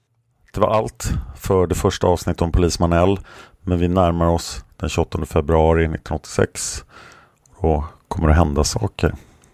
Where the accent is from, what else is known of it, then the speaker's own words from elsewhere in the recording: Sweden; som svensk kan man inte se